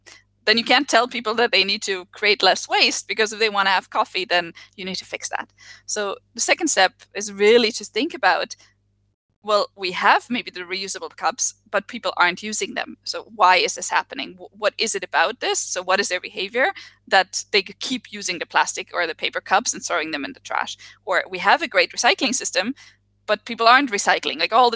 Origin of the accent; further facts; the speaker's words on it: Germany; English is a second language; I come from Germany